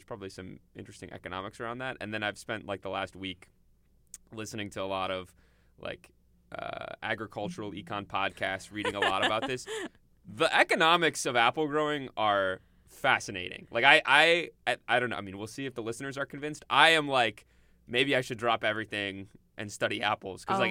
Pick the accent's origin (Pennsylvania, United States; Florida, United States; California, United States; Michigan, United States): Michigan, United States; so I grew up in Michigan, we've mentioned before.